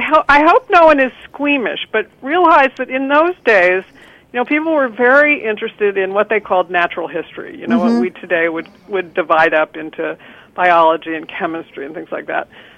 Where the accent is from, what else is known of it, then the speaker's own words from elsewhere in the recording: United States; which at least for me as an American is like my sort of image, my internal image of what the English countryside looks like